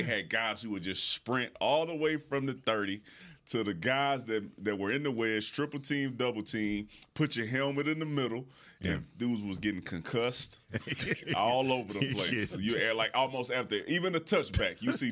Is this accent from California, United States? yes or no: no; Houston, Texas, United States; When you driving down the street in Houston, you see dudes on the side of, they in the median on their horses. I grew up seeing that.